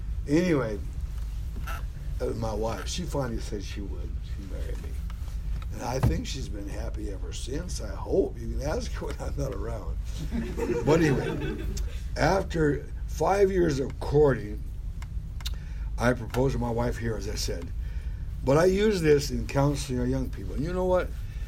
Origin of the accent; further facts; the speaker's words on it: Montana, United States; I was brought up in Montana in a very strong congregation.